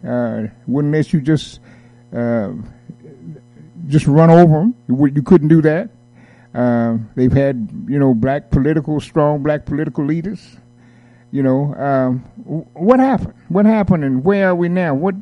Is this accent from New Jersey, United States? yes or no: no; Durham, North Carolina, United States; my hometown, Durham, North Carolina, they had a black university that people could go and train, come out, help build the city.